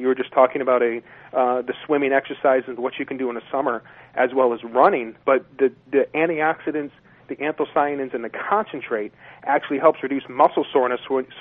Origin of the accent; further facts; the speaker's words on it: Michigan, United States; Yes, we're from I'm from Michigan